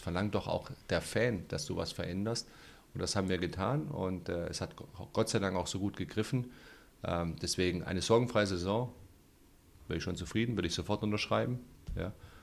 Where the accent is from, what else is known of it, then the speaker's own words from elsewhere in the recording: Germany; Beide kommen, er kommt aus Kroatien, ich komme halb aus Kroatien, halb aus Slowenien. Beide sind in Deutschland aufgewachsen